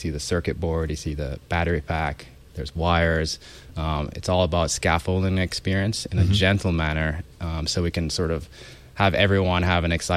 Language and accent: English; Jamaica; growing up in Jamaica, a place with less resources